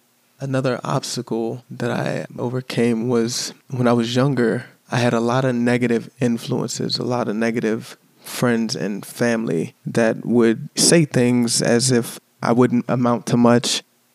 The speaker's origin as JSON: {"language": "English", "town": "Chesapeake", "region": "Virginia", "country": "United States", "tie": "born there", "said": "My birthday is October 6th, 1988. I was born in Chesapeake, Virginia."}